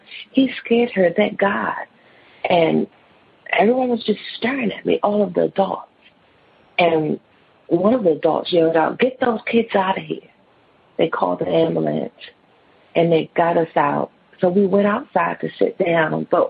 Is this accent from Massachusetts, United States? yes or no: no; Washington, District of Columbia, United States; I'm from Washington, D.C.